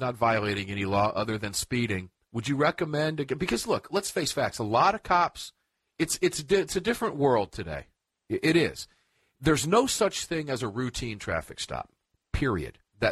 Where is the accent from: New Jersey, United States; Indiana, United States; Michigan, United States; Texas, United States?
New Jersey, United States; look, I'm from New Jersey, okay?